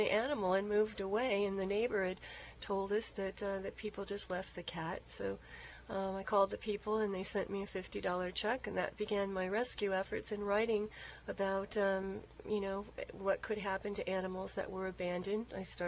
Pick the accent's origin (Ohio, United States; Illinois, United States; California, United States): California, United States; Newport Beach; Yes, actually I did. I grew up in Newport Beach.